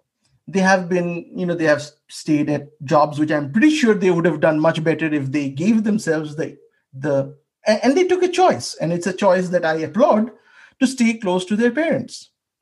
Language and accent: English; Kolkata, West Bengal, India; For me, I come from Calcutta. There were no jobs in Calcutta.